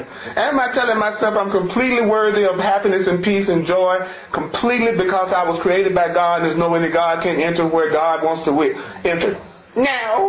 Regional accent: the South, United States; I'm sorry, I'm from the South.

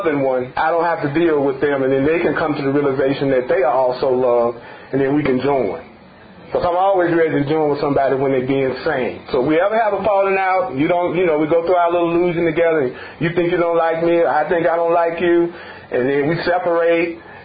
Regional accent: the South, United States; I came from the South and we had a whole lot of snow and stuff, you know what I'm saying?

